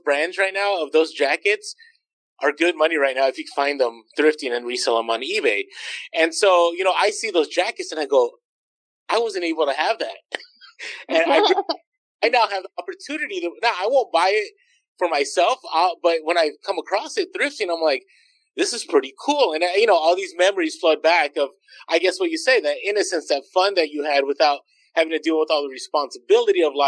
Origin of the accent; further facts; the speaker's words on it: San Francisco, California, United States; I grew up in San Francisco, and I was a big football fan of the 49ers